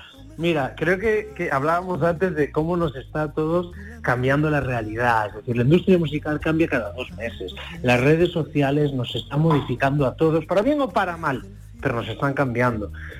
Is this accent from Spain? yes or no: yes; Galicia, Spain; A ver, yo soy un gallego emigrante, uno más, y encima me dedico a la música.